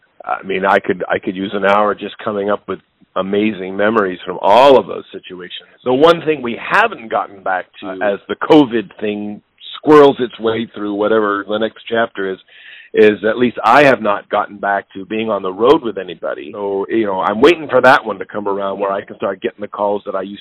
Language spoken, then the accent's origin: English; Berkeley, California, United States; No, I grew up in Berkeley, California. And I'm a product of the great jazz program at Berkeley High School